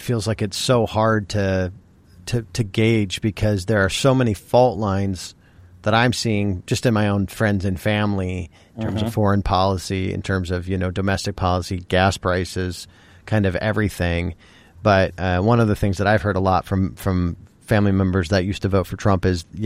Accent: South Dakota, United States; maybe I'm over indexed on Kristi Noem's news articles because I grew up in South Dakota

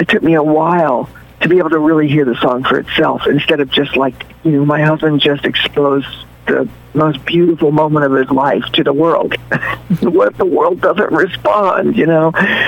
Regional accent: Cross Lanes, West Virginia, United States; everybody knew everybody in our little town, and my hometown was called Cross Lanes. It was named for the stoplight.

